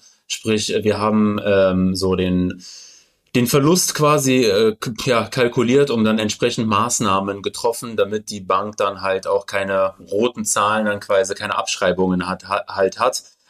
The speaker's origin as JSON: {"language": "German", "town": "Düsseldorf", "region": "North Rhine-Westphalia", "country": "Germany", "tie": "born or raised there", "said": "geboren, aufgewachsen in Düsseldorf"}